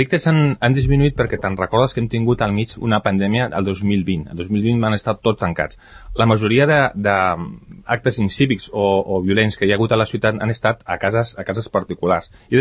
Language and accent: Catalan; Sant Cugat, Catalonia, Spain; moved away as an adult; Jo vaig marxar de Sant Cugat quan me'n vaig casar